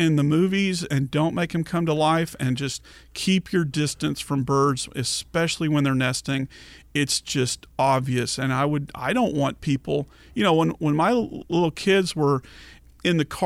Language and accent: English; Dallas, Texas, United States; I grew up in the Dallas area, so they both occur there.